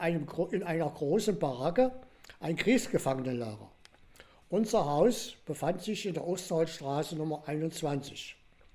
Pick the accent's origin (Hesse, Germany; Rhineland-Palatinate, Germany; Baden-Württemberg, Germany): Hesse, Germany; Bettenhausen; born there; geboren 1937 in Bettenhausen.